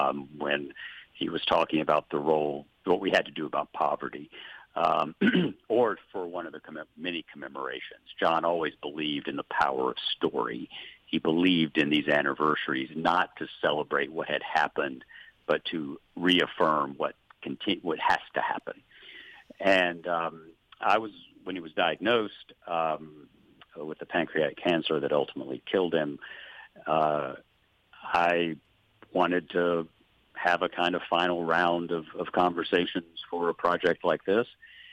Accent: Chattanooga, Tennessee, United States; 30 years ago, 28 years ago, I was a baby reporter for the Chattanooga Times, my hometown newspaper.

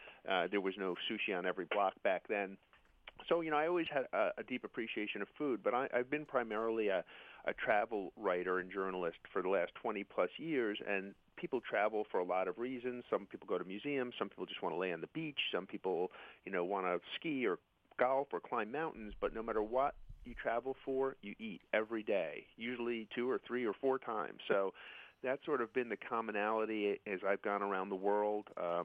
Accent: New York City, New York, United States; I grew up in New York City, you know, which had, you know, even back then, a lot of diversity of cuisine.

